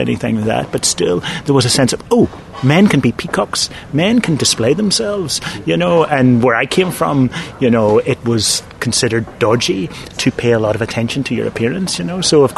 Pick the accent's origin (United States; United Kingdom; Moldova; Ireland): Ireland; I come from Ireland